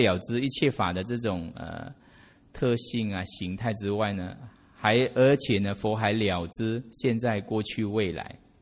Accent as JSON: {"language": "Chinese", "country": "Malaysia", "said": "我是在马来西亚嘛，所以我们马来西亚华人大概全国占大概38%而已吧，华人。"}